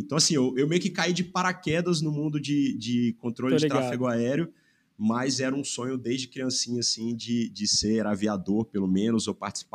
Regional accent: Vitória, Espírito Santo, Brazil; Eu sou nascido e criado aqui em Vitória, mas já viajei aí alguns lugares do planeta.

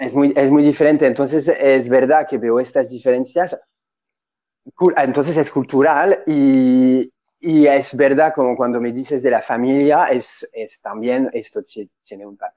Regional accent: France; Spanish is a second language; also born or lived in London; now in Spain; No, crecí en Francia.

